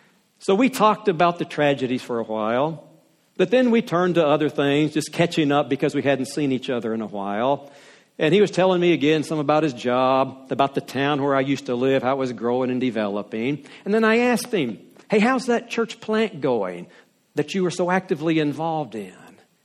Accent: United States; In my hometown in America

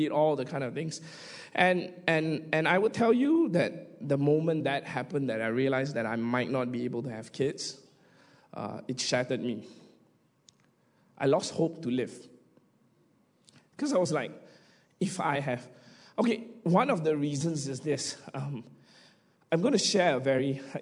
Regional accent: Malaysia; So because she's Singaporean, I'm Malaysian, not all the local ones want to give us.

